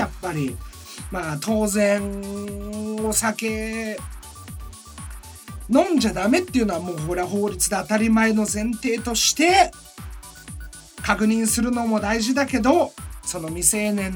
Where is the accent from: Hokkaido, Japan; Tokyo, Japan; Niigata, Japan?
Niigata, Japan; Mitsuke; 僕の地元新潟県の、僕が生まれ育った見附市っていうところの隣のね